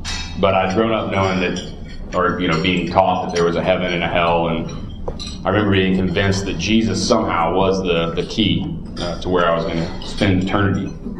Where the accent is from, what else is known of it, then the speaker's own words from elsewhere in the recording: Norcross, Georgia, United States; I grew up in Atlanta, Georgia, in a little suburb called Norcross.